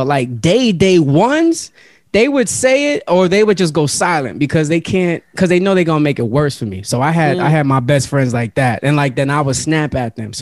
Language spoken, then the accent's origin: English; New York, United States; I was like, nigga, where I'm from? I'm from New York, bro.